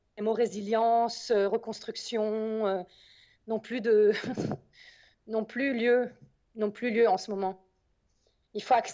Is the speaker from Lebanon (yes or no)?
yes; Beirut, Beirut Governorate, Lebanon; Ils te disent, tu viens d'où? Beyrouth. Tu cours où? À Beyrouth.